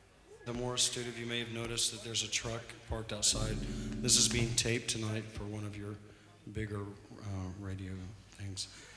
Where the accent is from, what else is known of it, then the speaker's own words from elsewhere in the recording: Georgia, United States; We're here from Georgia, which is in the southernmost part of the United States.